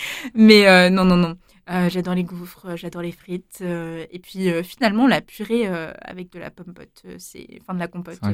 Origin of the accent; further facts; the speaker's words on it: France; now in Belgium; Je suis française. Bon, c'est juste à côté la Belgique. Mais il y avait quand même ce côté où c'est quand même un nouveau pays.